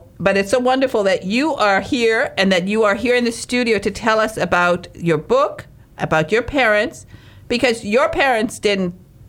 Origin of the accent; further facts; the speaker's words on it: Detroit, Michigan, United States; accent: Northern Michigan; Well, it happened to me in third grade. We moved from Northern Michigan to Detroit, and I talk a little bit like this from up north, and that's how we talk.